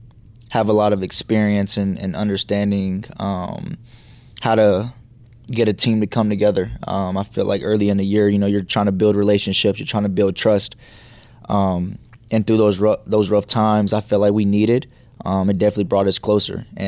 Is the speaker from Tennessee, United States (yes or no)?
yes; Tennessee, United States; You know, born and raised in Tennessee, all I know is Tennessee. And so coming to New Orleans is like my first time leaving home.